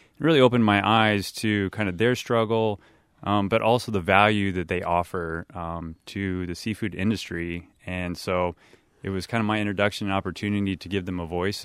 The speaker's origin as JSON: {"language": "English", "region": "Midwest", "country": "United States", "said": "Yeah, it's definitely unique because I am from the Midwest."}